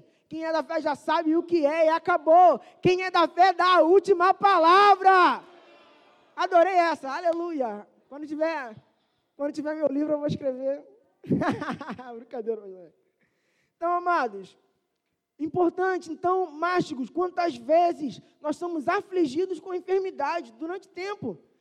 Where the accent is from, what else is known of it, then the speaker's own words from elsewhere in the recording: Rio de Janeiro, Brazil; Aqui, nós que somos do Rio de Janeiro